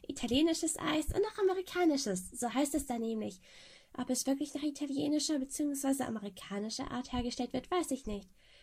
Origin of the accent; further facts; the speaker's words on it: Gdansk, Pomeranian Voivodeship, Poland; Ja, und außerdem komme ich aus Danzig. Das liegt in Polen, wie du sicherlich weißt. Diese Stadt ist so wunderschön. Sie liegt direkt am Meer